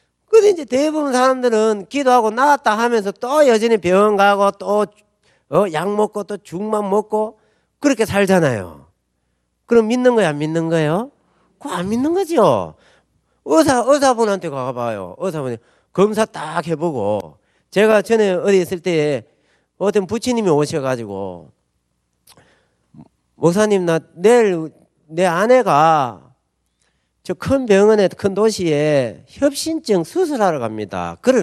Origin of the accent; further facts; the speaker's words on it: Gyeongsang, South Korea; 저 경상도 사람입니다.